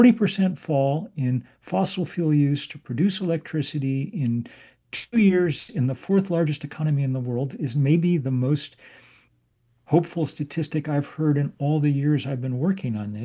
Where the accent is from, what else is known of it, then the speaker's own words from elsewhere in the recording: United States; And for me, it's the darkest moment of my life as an American.